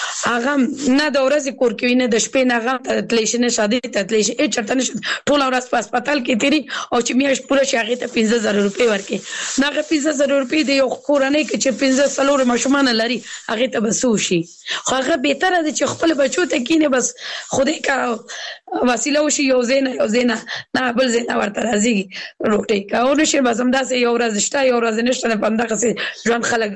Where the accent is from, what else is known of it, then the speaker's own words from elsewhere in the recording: Kabul, Afghanistan; زه اوس بل ولایت کې سګم زه خپل د کابل ولایت نه یم